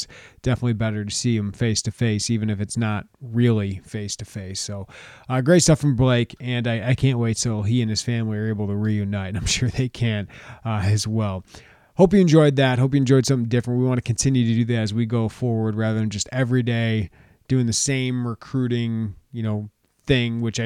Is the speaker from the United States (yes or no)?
yes; United States; As an American dad, I just want to thank the one Australian I talk to regularly.